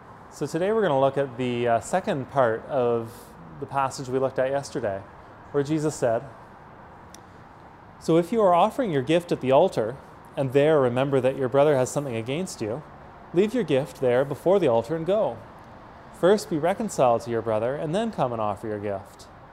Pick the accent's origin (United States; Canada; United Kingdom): Canada; And since we're Canadian, now I mean nickels, because we don't have pennies anymore